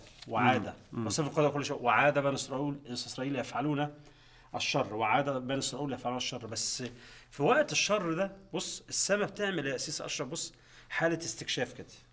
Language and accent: Arabic; Egypt; في مصر احنا نقول. ست ولا ميت راجل.